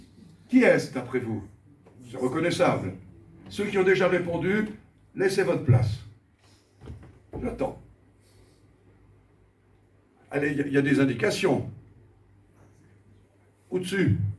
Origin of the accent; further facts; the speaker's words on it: France; moi je suis français, c'est facile, nous on est des râleurs partout.